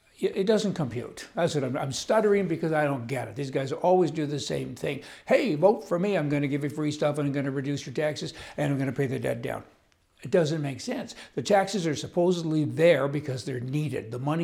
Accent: Vermilion, Alberta, Canada; And I'm from Vermilion, Alberta. I mean, don't talk to me about dirt roads.

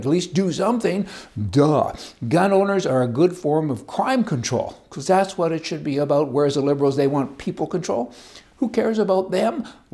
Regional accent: Canada; now in United States; I'm a Canadian, and most Canadians kind of have a hard time with that.

